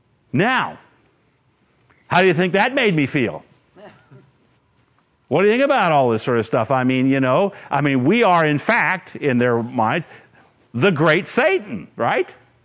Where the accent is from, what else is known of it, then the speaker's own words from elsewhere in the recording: Washington, District of Columbia, United States; my hometown, Washington, D.C., was going to be utterly wiped off the map